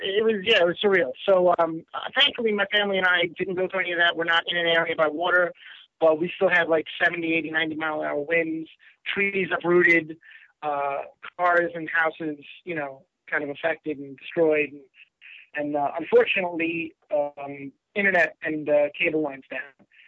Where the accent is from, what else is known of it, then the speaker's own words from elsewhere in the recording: New York, United States; Again, I'm from New York. We don't have counting here.